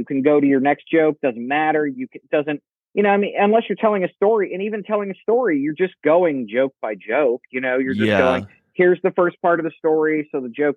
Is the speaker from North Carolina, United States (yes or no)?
no; Akron, Ohio, United States; I was in my senior year of high school, and I lived in Akron. I grew up in Akron, and one day, I was in my high school.